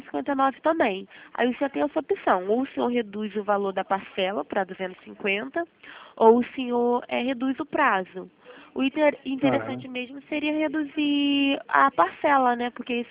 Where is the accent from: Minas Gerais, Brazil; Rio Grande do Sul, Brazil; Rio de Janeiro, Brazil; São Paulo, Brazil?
Rio de Janeiro, Brazil; Nova Iguaçu; Eu sou de Nova Iguaçu.